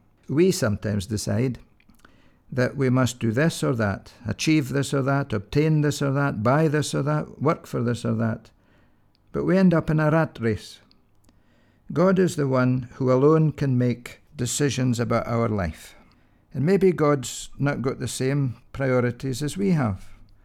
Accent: Inverallochy, Scotland, United Kingdom; I had a very memorable, moving experience at my home village in Aberdeenshire, in Verallachie.

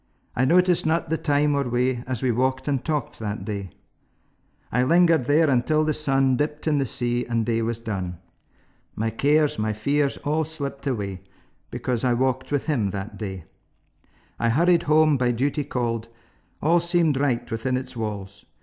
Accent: Fraserburgh, Scotland, United Kingdom; I was brought up in Fraserburgh by the North Sea. My grandfather was a fisherman, my dad a fish market salesman.

